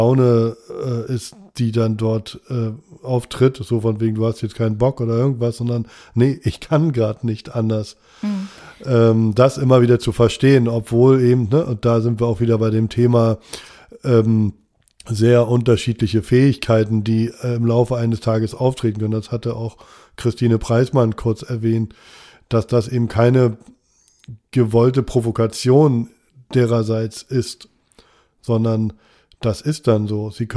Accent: East Germany, Germany; ich komme aus dem Osten, deswegen heißt es bei mir Kaufhalle.

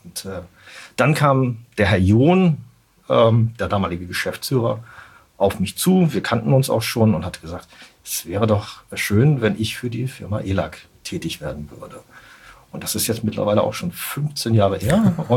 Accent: Kiel, Schleswig-Holstein, Germany; Ich bin tatsächlich, ja. Ich bin Kieler, geboren in Kiel

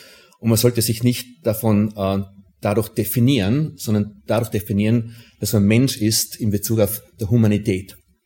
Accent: Tyrol, Austria; Ich bin da in Tirol katholisch aufgewachsen

